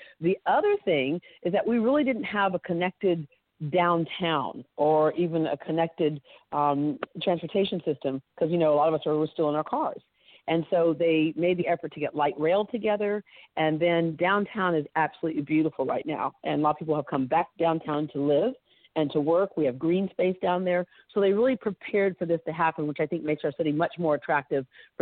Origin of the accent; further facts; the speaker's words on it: Texas, United States; where are you from? You go, Texas, and they go, oh, the Alamo. Well, not exactly. I'm kind of in another city.